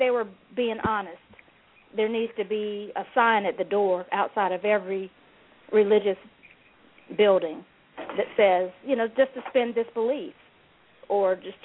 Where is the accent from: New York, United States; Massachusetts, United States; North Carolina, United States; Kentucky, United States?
North Carolina, United States; And I was raised in North Carolina, AME Zion Church.